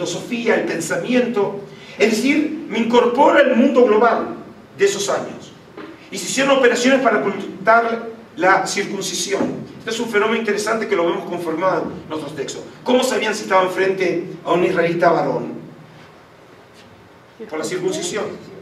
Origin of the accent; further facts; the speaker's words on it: Argentina; now in Mexico; Yo estoy en México, vengo de Israel y sigo la liga, soy del Barça, quiero aclarar, ¿sí? Como buen argentino.